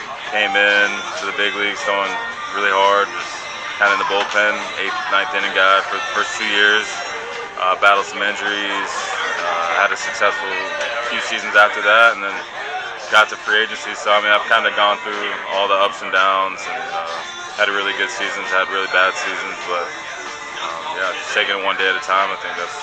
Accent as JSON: {"language": "English", "town": "Houston", "region": "Texas", "country": "United States", "said": "I'm from Houston, Texas."}